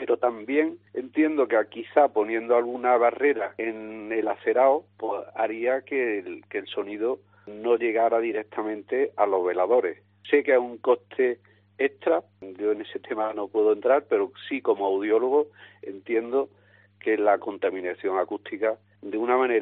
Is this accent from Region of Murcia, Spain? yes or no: no; Andalusia, Spain; somos andaluces, en Andalucía hay mucha cultura de bares